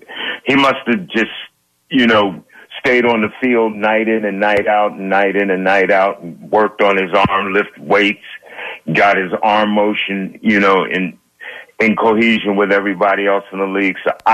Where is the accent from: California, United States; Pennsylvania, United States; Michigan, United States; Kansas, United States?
Pennsylvania, United States; Philadelphia; And growing up in North Philly, people found it strange that hockey was my favorite sport.